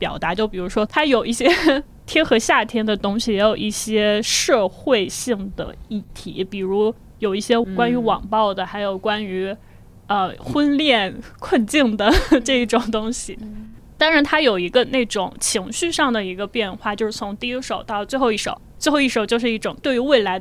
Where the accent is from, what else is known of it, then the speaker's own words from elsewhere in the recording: Henan, China; 因为以前毕竟作为一个河南人有高考的这一个大山在眼前